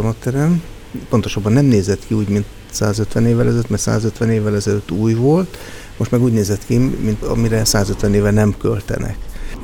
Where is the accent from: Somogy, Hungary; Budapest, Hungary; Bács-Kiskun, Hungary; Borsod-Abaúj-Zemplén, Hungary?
Borsod-Abaúj-Zemplén, Hungary; Sátoraljaújhely; Itt születtem, Sátoraljaújhelyen, itt éltem a gyerekkoromat, itt jártam az általános iskolát, itt voltak a barátaim, a rokonaim, a szüleim, a nagyszüleim.